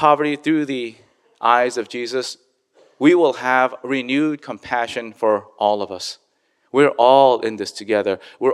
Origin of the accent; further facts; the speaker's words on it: South Korea; You know, my home country of Korea was ruined.